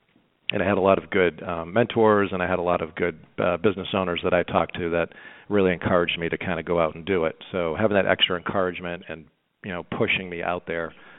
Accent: Boston, Massachusetts, United States; now in Charlotte, United States; Yeah, I was originally from Boston

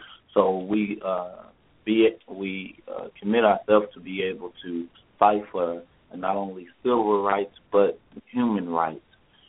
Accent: Oak Cliff, Texas, United States; I grew up in Oak Cliff, Texas

